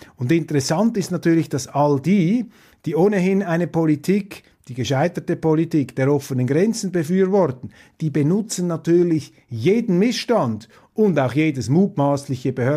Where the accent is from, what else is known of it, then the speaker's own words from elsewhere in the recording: Switzerland; wenn wir als Schweizer und lediglich 25% Deutsche über Deutschland sprechen.